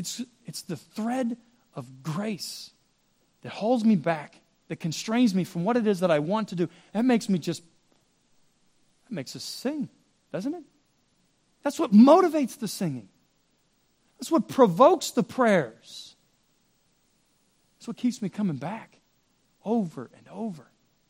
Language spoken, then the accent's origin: English; United States; I'm an American, she's Brazilian, yada, yada.